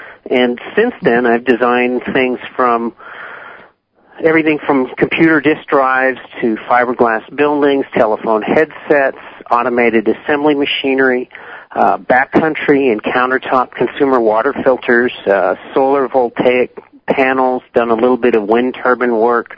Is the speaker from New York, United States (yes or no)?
no; Vermont, United States; Okay. Well, I grew up in Vermont, and as a small child, my parents and grandparents, grandmother, my grandfather was dead, took me into the backcountry starting about age five